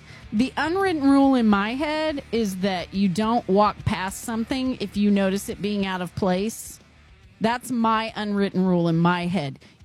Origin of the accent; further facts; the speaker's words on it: Texas, United States; I grew up mostly in Texas, and we went barefoot everywhere.